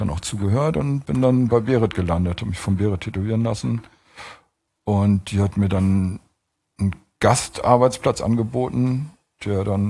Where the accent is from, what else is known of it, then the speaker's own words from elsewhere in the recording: Cuxhaven, Lower Saxony, Germany; Ja, ist schon norddeutscher. Ich komme aus Cuxhaven.